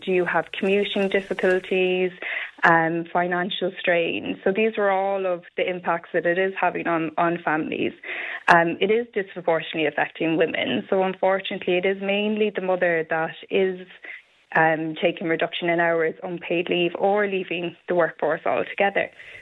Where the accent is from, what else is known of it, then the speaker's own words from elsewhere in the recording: Cork, Munster, Ireland; now in Naas, Ireland; I'm originally from Cork. My husband is from Kildare. We're quite similar in that we moved down here. We've made Naas our home, and we've no plans to leave. We're very, very happy in Naas.